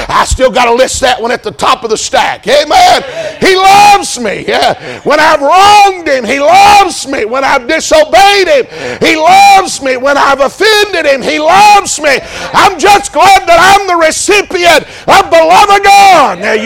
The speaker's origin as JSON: {"language": "English", "region": "the South", "country": "United States", "tie": "born or raised there", "said": "I grew up down there in the South, they used to have a little expression, always enjoyed."}